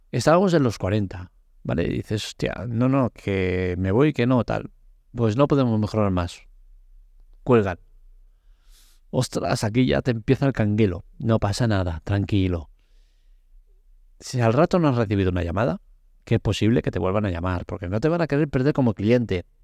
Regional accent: Catalonia, Spain; Como buen catalán, la pela es la pela.

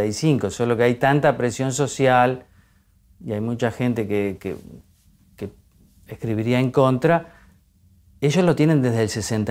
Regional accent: Argentina; Yo tenía expectativa, como muchos argentinos, en que su figura contribuyera a cerrar la grieta.

